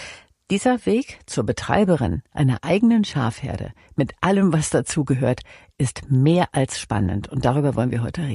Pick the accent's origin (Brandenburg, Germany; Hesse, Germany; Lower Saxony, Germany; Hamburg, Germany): Lower Saxony, Germany; Hanover; Wir kommen beide aus Hannover.